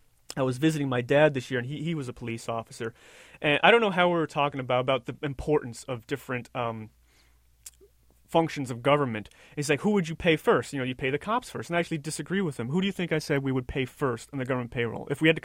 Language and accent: English; United States; one, as an American, because my news outlet leaves me, you know, craving American Idol.